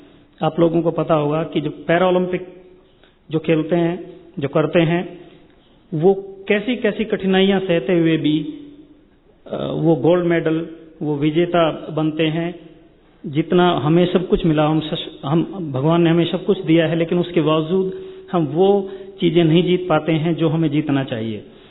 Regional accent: India; born there; मैं खुशकिस्मत मानता हूं अपने आप को कि मैं भारत में पैदा हुआ

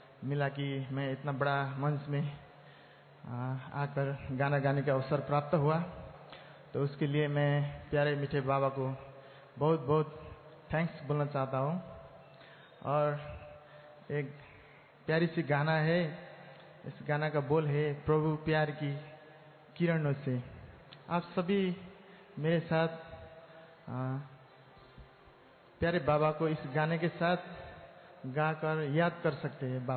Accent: Nepal; मैं नेपाल से हूँ

